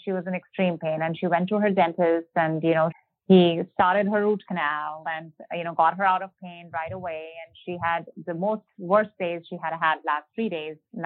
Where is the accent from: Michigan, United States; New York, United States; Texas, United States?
Michigan, United States; moved away as an adult; now in Georgia, United States; I'm from Michigan here. So my family is in Michigan.